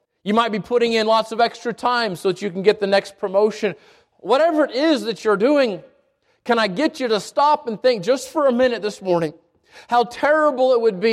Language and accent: English; the West, United States; I'm from the West. I don't know what they're called.